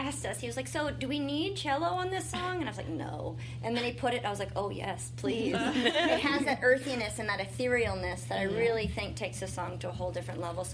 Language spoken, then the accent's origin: English; Appalachia, United States; We're like … we're Appalachian.